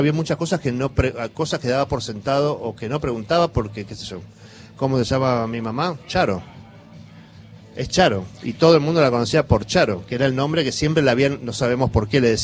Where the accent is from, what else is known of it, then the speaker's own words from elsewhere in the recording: Tucumán, Argentina; nací en Buenos Aires, pero tuve un mes, mi mamá me vino a parir acá porque tenía un tío que era obstetra y me vino a parir acá, pero en realidad toda mi familia es tucumana, yo crecí en Tucumán. En el medio de eso nos exiliamos y volvimos y crecí en Tucumán.